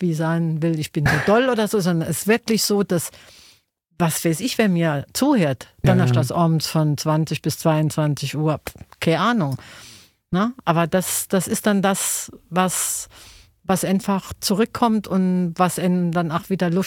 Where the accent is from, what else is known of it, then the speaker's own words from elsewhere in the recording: Saarbrücken, Saarland, Germany; Ja, also wir haben platt daheim geschwätzt. Ich bin auch im Stadtteil von Saarbrücken groß geworden. Da hat kein Mensch Hochdeutsch geschwätzt. Das war ein Arbeiterviertel.